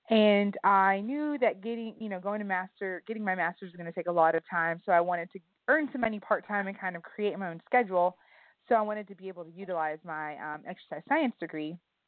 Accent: Lubbock, Texas, United States; like you stated. I am originally from Lubbock, Texas, so I am currently a misplaced Texan, and I live in Missouri.

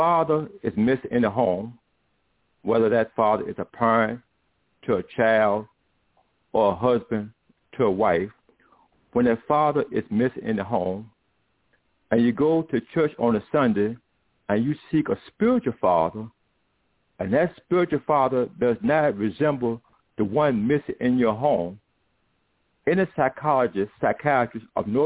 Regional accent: Richmond, Virginia, United States; I'm from Gabriel Prosser City. Some call it Richmond, Virginia, but we call it Gabriel, quote-unquote, Prosser City.

